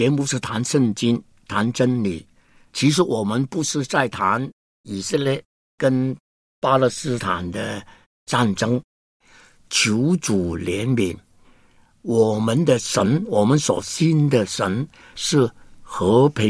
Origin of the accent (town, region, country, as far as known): China